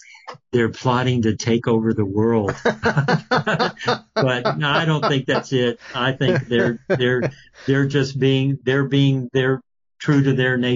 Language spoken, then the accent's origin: English; Los Alamos, New Mexico, United States; And growing up in Los Alamos in New Mexico, we would literally encounter Western diamondback rattlesnakes out in the road.